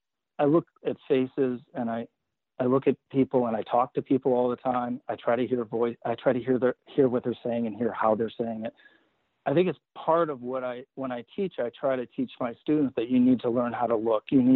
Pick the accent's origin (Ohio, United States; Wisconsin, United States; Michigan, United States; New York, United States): Michigan, United States; Well, I grew up in Michigan, so it's the Great Lakes State.